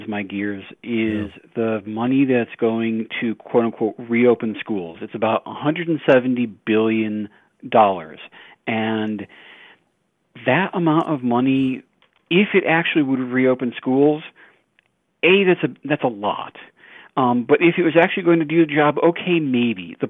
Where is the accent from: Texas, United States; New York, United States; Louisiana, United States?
New York, United States; Rochester; I consider myself a refugee from New York State. I grew up around Rochester, New York, and part of the reason why I left is that I could see where things were headed.